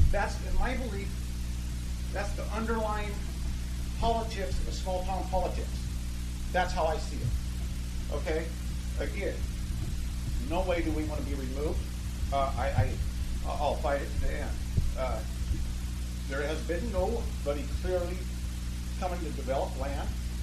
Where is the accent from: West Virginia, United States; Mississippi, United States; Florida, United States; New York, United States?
Mississippi, United States; Natchez; we've grown up, born and raised in Natchez, farmed there for over 50 years.